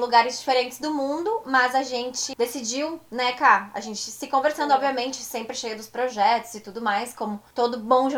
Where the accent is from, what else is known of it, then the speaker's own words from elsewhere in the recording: Novo Hamburgo, Rio Grande do Sul, Brazil; moved away as an adult; also born or lived in São Leopoldo; now in Vancouver, Canada; sou jornalista. Nasci na cidade de São Leopoldo, Rio Grande do Sul. Mas morei a vida inteira em Novo Hamburgo.